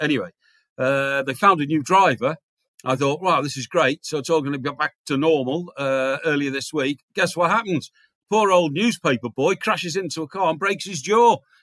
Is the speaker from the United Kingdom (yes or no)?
yes; Chester, United Kingdom; I was, by the way, the best newspaper boy in Chester, my hometown.